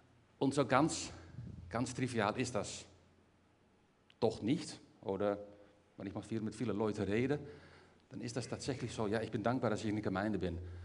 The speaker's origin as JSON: {"language": "German", "country": "Netherlands", "second_language": "German", "said": "ich habe zu viele Fahrräder als Holländer."}